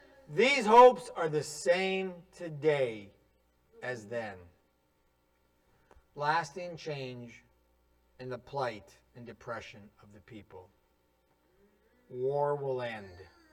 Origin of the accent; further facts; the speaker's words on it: North Dakota, United States; also born or lived in Minnesota / Texas; I'm originally from North Dakota. I went to school in Minnesota, moved to Texas.